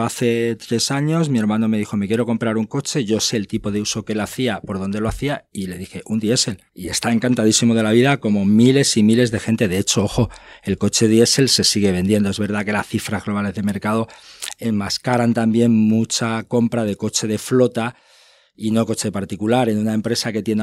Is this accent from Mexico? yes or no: no; Extremadura, Spain; si vives en una población de Cáceres, de donde yo soy, por ejemplo, donde no vas a pisar nunca una gran ciudad con una zona de bajas emisiones